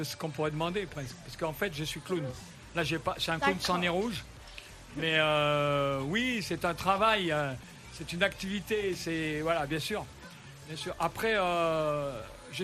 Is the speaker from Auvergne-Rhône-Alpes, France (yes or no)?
yes; Auvergne-Rhône-Alpes, France; Je viens donc de l'Ardèche, si tu vois où c'est, le nord de l'Ardèche.